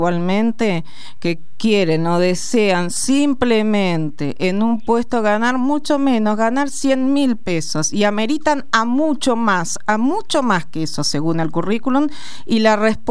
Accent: Argentina; creo que esto es lo que tenemos que tener en cuenta como argentinos y argentinas, la educación

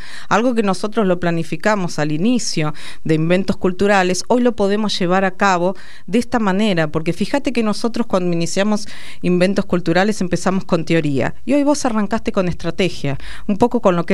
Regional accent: Argentina; pero como argentino y vos que tenés la argentinidad

